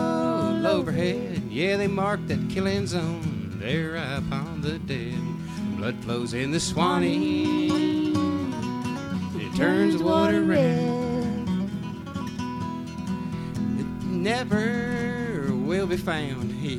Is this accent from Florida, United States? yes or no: yes; Tampa, Florida, United States; moved away as an adult; I grew up in Tampa originally. And spent, I guess, most of my life down there. 20-some years anyway. And left for various reasons.